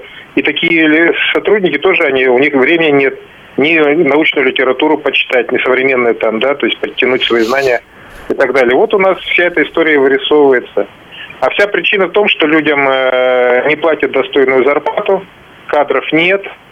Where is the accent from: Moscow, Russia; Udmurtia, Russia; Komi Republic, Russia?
Udmurtia, Russia; Izhevsk; Я вот по Ижевску, то есть это мой родной город, сужу.